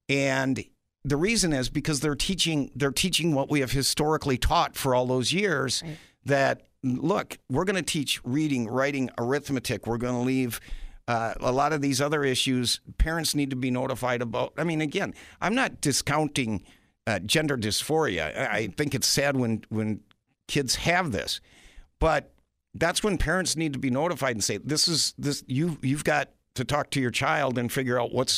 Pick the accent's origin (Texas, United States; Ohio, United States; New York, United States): Ohio, United States; Clintonville; I went to public schools. I grew up in Clintonville.